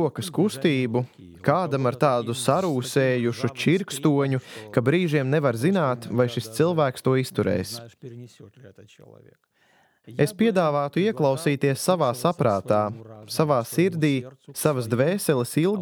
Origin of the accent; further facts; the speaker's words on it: Ukraine; Es nesaprotu, kāpēc tagad tik ilgi cieš mana tauta. Es pats esmu no Ukrainas.